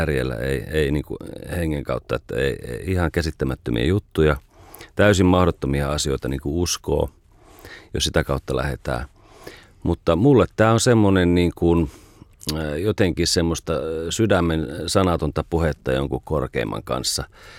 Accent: Jyväskylä, Central Finland, Finland; Mä oon Jyväskylästä.

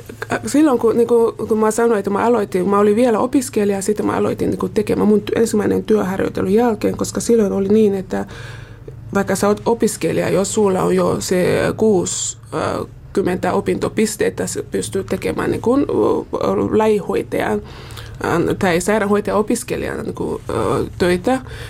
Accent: Cameroon; Finnish is a second language; moved away as an adult; now in Helsinki, Finland; ennen kuin mä tulin Suomeen, mulla oli mies ja yksi tytär. Nyt mulla on 5 lasta, eli paljon on tapahtunut. Ja mies ja tytär oli vielä silloin Kamerunissa

